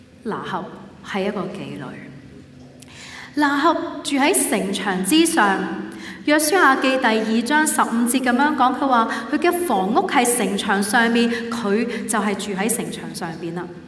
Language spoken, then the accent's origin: Chinese; Hong Kong; first language not Cantonese; 我家以前在香港是一个新移民的家庭，我们的母语真的不是广东话，我们住的是香港的一些林屋区，设施简陋，我们都没有什么社会人物的联系。